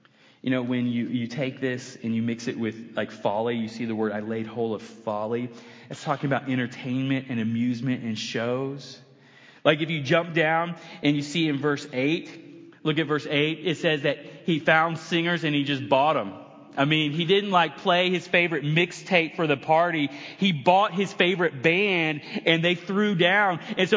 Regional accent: United States; It said that it was 220 liters, but I'm American, so I don't even know what a liter is.

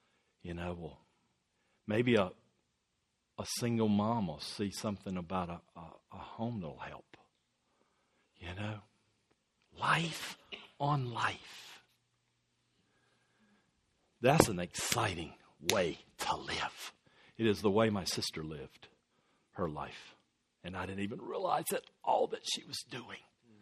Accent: North Carolina, United States; I grew up outside of the University of North Carolina. Okay, just down the road from Duke University.

